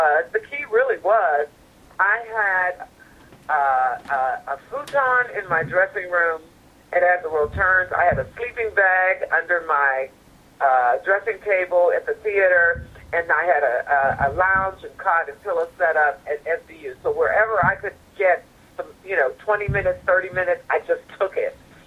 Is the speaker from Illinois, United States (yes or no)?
no; Pittsburgh, Pennsylvania, United States; I came from Pittsburgh, a blue-collar town with a very strong ethic.